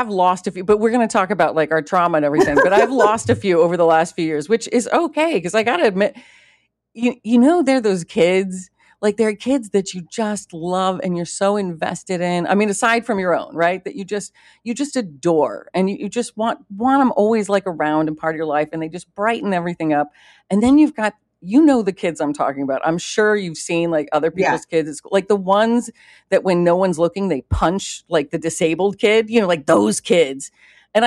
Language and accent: English; Littleton, Colorado, United States; also born or lived in Alexandria, Virginia; I grew up, started out in D.C., so in Alexandria, Virginia, for anyone there. And then when we were 8, moved to Littleton, Colorado, is Danny and I.